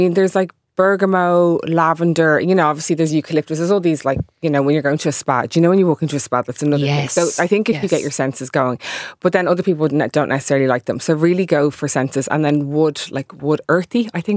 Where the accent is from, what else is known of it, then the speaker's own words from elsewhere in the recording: Ireland; I'm Irish